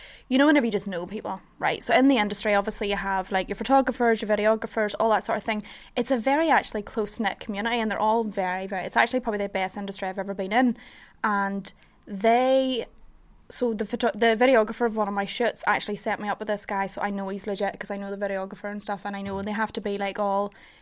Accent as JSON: {"language": "English", "country": "Ireland", "said": "I'm Irish, obviously, I'm from Ireland"}